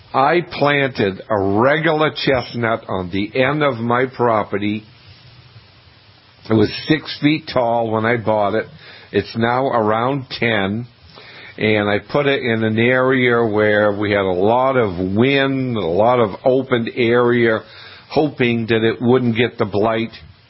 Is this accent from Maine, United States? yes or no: yes; Maine, United States; Growing up in Maine, we had chestnut trees right on the street in front of my house.